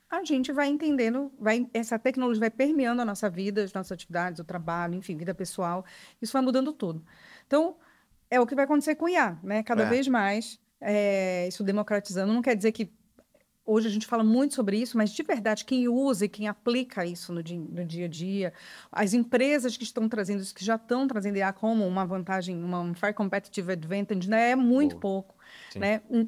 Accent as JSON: {"language": "Portuguese", "town": "Belém", "region": "Pará", "country": "Brazil", "tie": "born there", "said": "eu nasci em Belém do Pará, vim da Amazônia, fiz comunicação."}